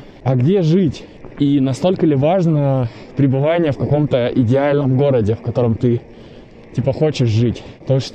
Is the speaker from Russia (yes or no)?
yes; Novosibirsk, Novosibirsk Oblast, Russia; moved away as an adult; now in Saint Petersburg, Russia; Вообще, из Новосибирска родом. Родился я в Новосибирске, прожил тут до 24 лет, потом переехал в Петербург, прожил там несколько лет, ну и сейчас там живу отчасти, я сейчас на каникулах в Новосибирске, можно сказать.